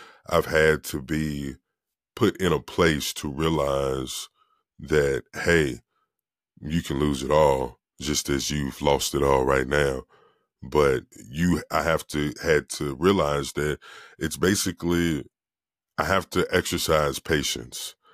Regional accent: Virginia, United States; Now, I grew up in Virginia. That's where it all started.

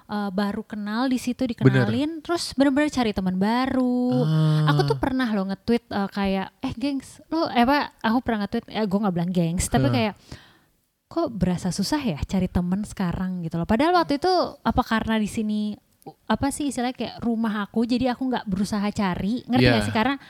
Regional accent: Jakarta, Indonesia; Apalagi kita kan anak Jakarta gitu kan ya.

